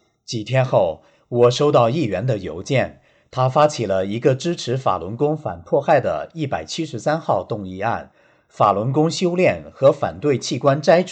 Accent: China; 我1952年出生于中国，经历过血腥的文化大革命

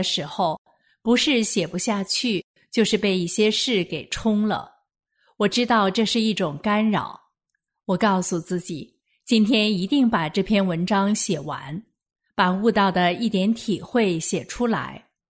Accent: China

